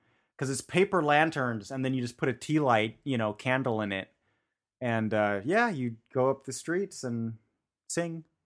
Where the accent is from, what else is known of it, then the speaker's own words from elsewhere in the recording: Bavaria, Germany; Like, I grew up in Bavaria, which is a very Catholic sort of part of Germany.